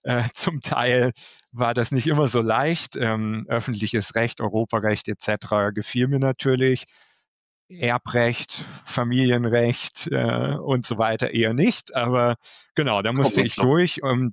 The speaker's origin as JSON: {"language": "German", "town": "Oldenburg", "region": "Lower Saxony", "country": "Germany", "lives_now": "Brussels, Belgium", "said": "Ich bin Oldenburger aus Niedersachsen und ja, damals hätte ich mir nie vorstellen können, so weit weg von zu Hause irgendwann mal zu leben oder zu arbeiten."}